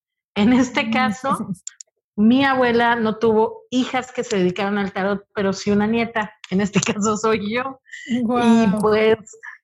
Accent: Veracruz, Mexico; Yo soy originaria de Veracruz, Puerto, y en Veracruz esto es parte del folclore y de la cultura popular.

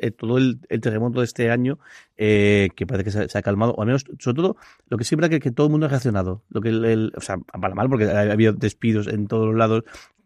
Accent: Alicante, Valencian Community, Spain; No lo digo porque somos alicantinos

